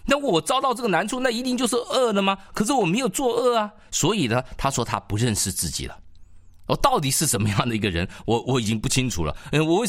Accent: China; 我们中国人常常会用碱

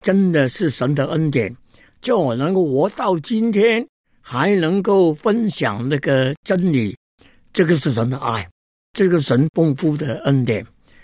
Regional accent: Hong Kong; Chinese is a second language; 那个时间我是香港人，在神州大地没有亲戚朋友，连普通话也不会讲

